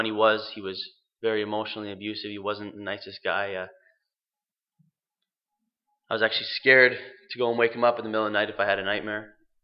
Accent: Kitchener, Ontario, Canada; born there; I'm 20 years old. I was born in Kitchener, Ontario.

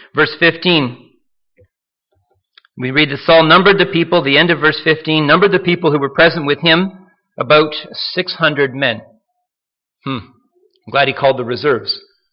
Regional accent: Toronto, Ontario, Canada; growing up in Toronto

